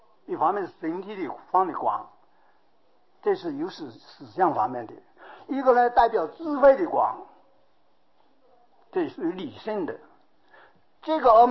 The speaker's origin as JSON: {"language": "Chinese", "country": "China", "said": "梵到我们中国人叫做止"}